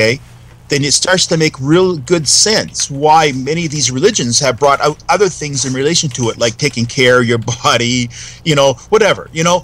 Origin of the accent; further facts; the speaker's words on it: Canada; Well, actually, I'm from Canada, yes. I'm Canadian.